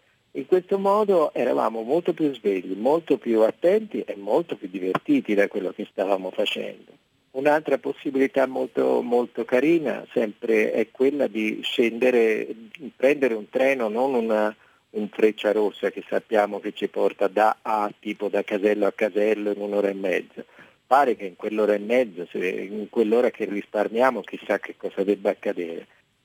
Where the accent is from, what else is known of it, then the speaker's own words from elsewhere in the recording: Lucca, Tuscany, Italy; Io vedo per esempio nella mia città natale a Lucca, che è stata scoperta dal turismo di massa